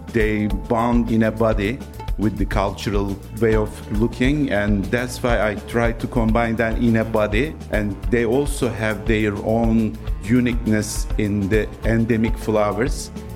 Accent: Istanbul, Turkey; I'm coming from Turkey, Istanbul.

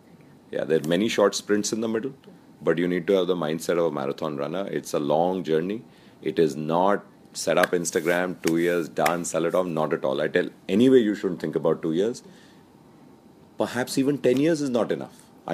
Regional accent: Delhi, India; also born or lived in Hyderabad; I grew up in Delhi. I was born in Hyderabad, but actually grew up in Delhi.

